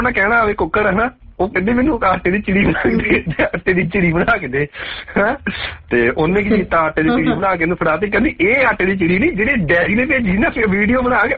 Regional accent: Bhaini Paswal, Punjab, India; ਸਾਡਾ ਪਿੰਡ ਭੈਣੀ ਪਸਵਾਲ

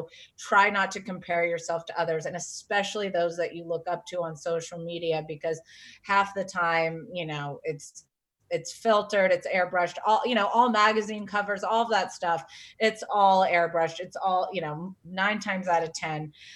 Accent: South Carolina, United States; but I really didn't know the magnitude of it growing up in South Carolina.

